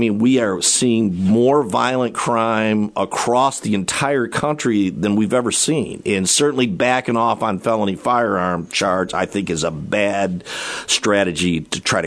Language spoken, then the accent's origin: English; Lansing, Michigan, United States; Lansing was my hometown, so I've always, you know, followed that very carefully up there and spent a lot of time in Lansing.